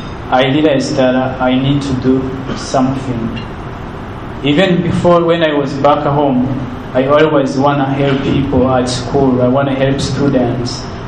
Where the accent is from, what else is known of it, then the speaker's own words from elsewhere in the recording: Rwanda; first language Kinyarwanda; English is a second language; I speak French. That's my second language. And I speak Nyarwanda, which is my native language.